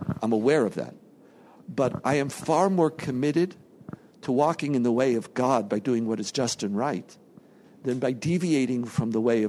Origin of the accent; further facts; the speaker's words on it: Jerusalem, Jerusalem District, Israel; I grew up in Yerushalayim of the 70s.